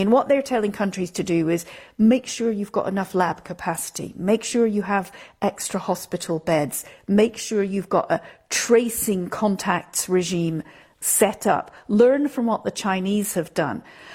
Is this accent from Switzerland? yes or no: yes; Bern, Switzerland; English is a second language; And in the meantime, in my hometown of Bern, the Swiss capital, I did a little tour of the supermarkets and the pharmacies.